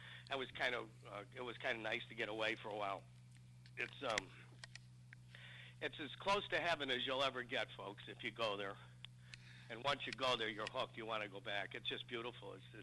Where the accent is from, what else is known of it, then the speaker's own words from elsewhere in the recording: Chicago, Illinois, United States; I mean, I'm from Chicago.